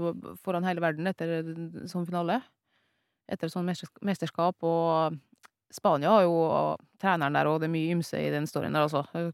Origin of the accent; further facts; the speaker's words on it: Sunndalsøra, Møre og Romsdal, Norway; og så er jeg 15 år, altså jeg kom jo fra Sundalsøra, sant?